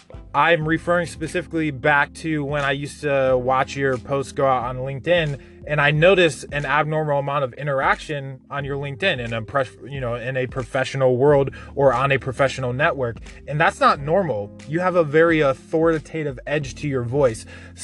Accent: Buffalo, New York, United States; born there; which is near and dear to my heart because I was born in Buffalo.

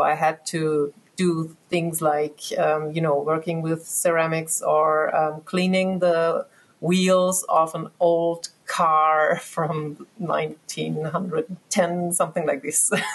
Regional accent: Styria, Austria; English is a second language; moved away as an adult; I'm from Austria originally, and it was kind of a long way.

